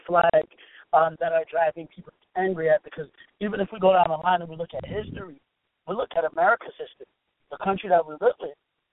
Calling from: West Haven, Connecticut, United States; I'm calling from West Haven, Connecticut.

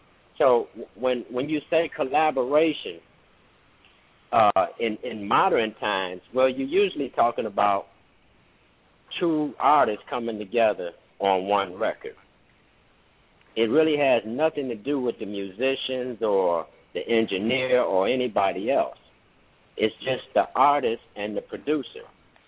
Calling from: Detroit, Michigan, United States; I'm calling from Detroit.

